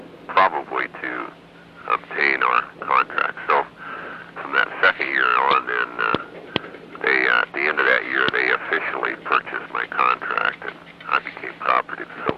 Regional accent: Spokane, Washington, United States; I signed with an independent with the Spokane Indians, my hometown

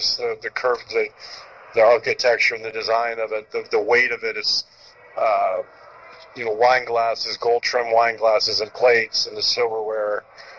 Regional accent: Rochester, Minnesota, United States; born or raised there; also born or lived in Sacramento, California

